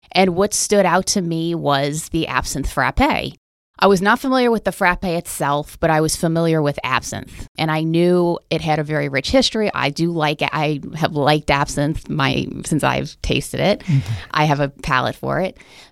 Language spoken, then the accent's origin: English; Gretna, Louisiana, United States; Well, I was born and raised in the New Orleans area. I was actually born and raised on the West Bank in Gretna. Love New Orleans.